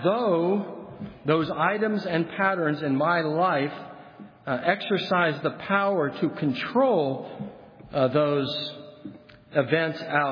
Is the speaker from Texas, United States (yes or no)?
no; Los Angeles, California, United States; Now, I grew up in Los Angeles. Our teams do not have team songs.